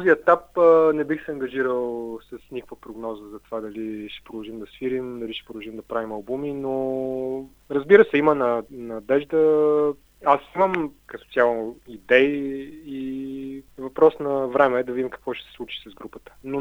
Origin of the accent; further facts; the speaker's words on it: Sofia, Sofia City, Bulgaria; Още повече, че ние обума го записахме в Пловдив, а ние сме от София.